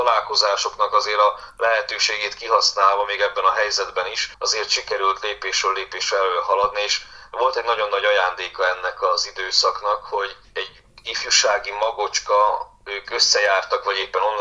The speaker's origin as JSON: {"language": "Hungarian", "town": "Palágykomoróc", "region": "Zakarpattia Oblast", "country": "Ukraine", "tie": "born or raised there", "said": "ez egy nagyon régi magyar falucska, ahol születtem és nőttem fel."}